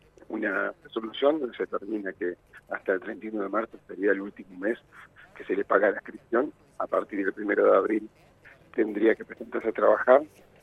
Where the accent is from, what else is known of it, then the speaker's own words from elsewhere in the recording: La Plata, Buenos Aires Province, Argentina; now in Esquel, Argentina; Yo no soy de Esquel, vine ya hace 14 años, y creo que lo que me dio la ciudad difícilmente lo hubiera dado mi ciudad de origen. Yo soy de La Plata